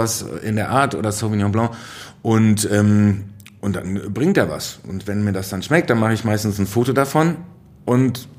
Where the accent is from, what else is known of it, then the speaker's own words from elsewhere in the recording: Soest, North Rhine-Westphalia, Germany; ich komme ja aus Soest. Ich komme aus einer westfälischen Kleinstadt und Soest kann sich mit zwei, drei Sachen rühmen. So, also wir sind eine Mittelalterstadt und ehemalige Hansestadt, obwohl wir mitten in der Pampa sind. Tolles Städtchen.